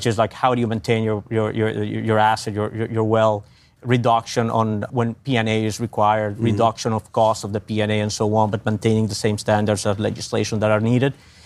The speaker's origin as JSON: {"language": "English", "country": "Venezuela", "said": "I'm originally from Venezuela as well, the western side of it."}